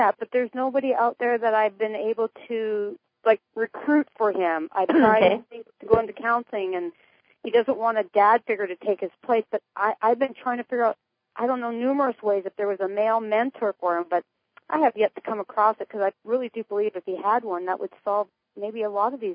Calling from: Arizona, United States

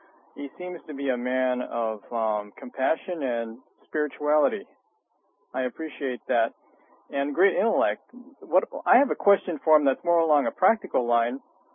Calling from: California, United States; from California.

